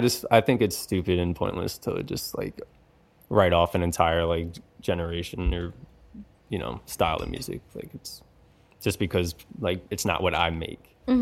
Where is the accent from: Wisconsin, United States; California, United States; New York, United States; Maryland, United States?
Maryland, United States; But yeah, I grew up in Maryland